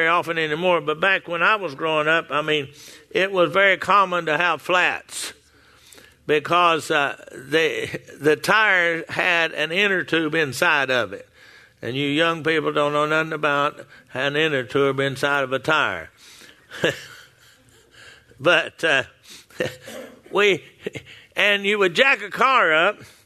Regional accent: Texas, United States; I think y'all say the same thing up here in Oklahoma. Well, I've lived here long enough now. I'm originally from Texas.

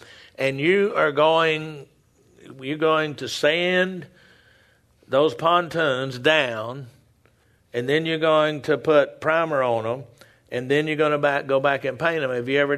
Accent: Texas, United States; See, I'm a Texan, so sometimes I don't talk right.

